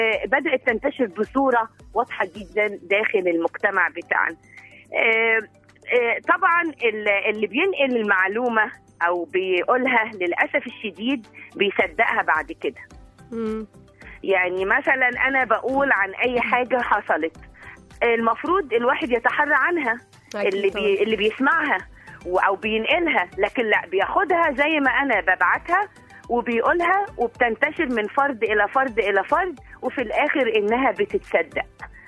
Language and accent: Arabic; Mansoura, Dakahlia, Egypt; من المنصوره.